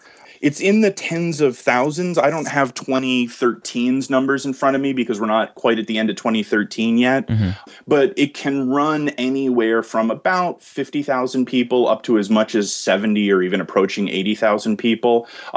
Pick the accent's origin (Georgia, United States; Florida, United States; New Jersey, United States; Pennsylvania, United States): New Jersey, United States; I got into med school here in my home state of New Jersey.